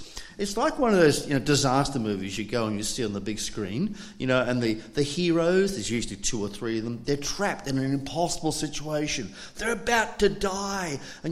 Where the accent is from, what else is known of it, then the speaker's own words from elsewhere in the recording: Scotland, United Kingdom; born there; I was born in Scotland. I've been back a few times to talk to the family.